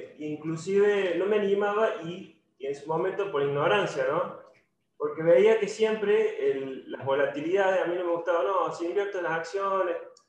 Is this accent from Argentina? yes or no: yes; Córdoba, Argentina; soy de Córdoba Capital.